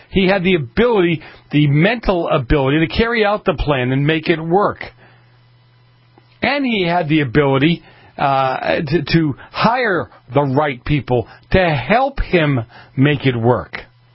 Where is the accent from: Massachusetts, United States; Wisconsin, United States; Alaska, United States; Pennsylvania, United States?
Massachusetts, United States; Boston; I grew up in Boston.